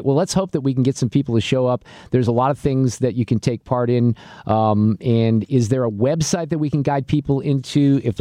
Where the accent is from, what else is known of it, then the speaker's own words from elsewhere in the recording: Ballwin, Missouri, United States; I grew up in Baldwin a bit. It's right there at Clayton and Baxter, right?